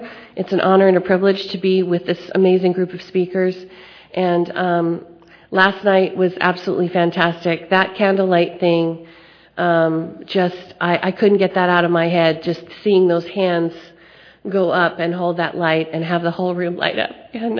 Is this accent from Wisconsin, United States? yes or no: no; Los Angeles, California, United States; also born or lived in Beverly Hills; And I grew up in Los Angeles. I didn't want for anything materially.